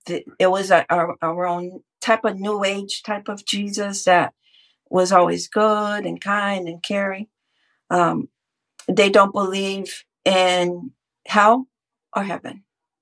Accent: São Paulo, Brazil; I was born in Brazil, in São Paulo, which is a big city, but we lived in Santander, which is a smaller town. And my great grandparents on my mother's side immigrated to Brazil from Spain.

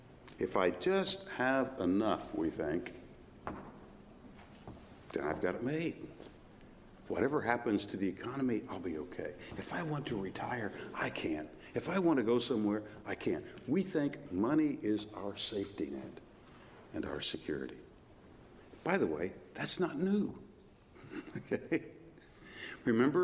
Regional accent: Illinois, United States; in the church in which I grew up in Illinois, in my hometown.

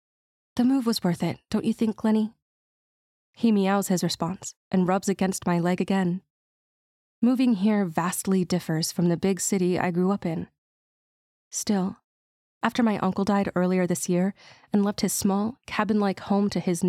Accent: Dallas, Texas, United States; As someone who was born and raised in Dallas, Texas, I eventually found the city to be exhausting.

